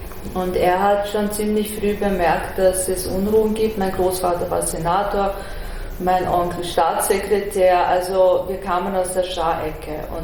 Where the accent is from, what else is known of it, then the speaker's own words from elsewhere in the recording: Iran; now in Germany; ich komme aus dem Iran